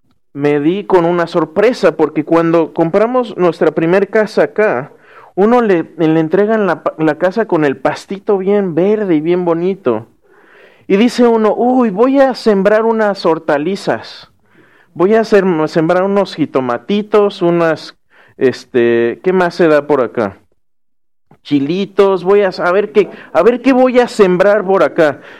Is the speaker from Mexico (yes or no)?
yes; Querétaro, Mexico; Y cuando yo crecí en Querétaro, crecí en el monte, en el cerro, teníamos una tierra negra preciosa donde se da todo. Todo se da ahí en Querétaro, es una zona muy agrícola.